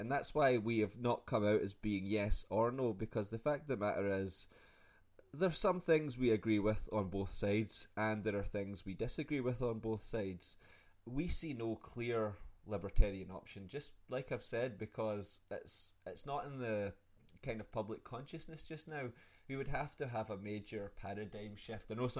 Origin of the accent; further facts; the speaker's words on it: Scotland, United Kingdom; There is a lot more that unites us as a Scottish people, a Scottish society.